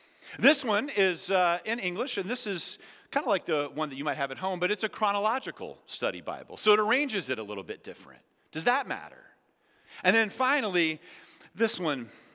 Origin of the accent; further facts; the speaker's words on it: Louisiana, United States; I'm from Louisiana, so I'm thinking gumbo right now